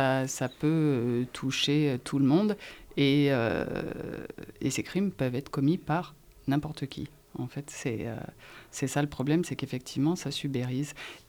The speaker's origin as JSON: {"language": "French", "town": "Grenoble", "region": "Auvergne-Rhône-Alpes", "country": "France", "tie": "born or raised there", "said": "quand j'étais petite, à Grenoble, c'était les Italiens qui tenaient la ville."}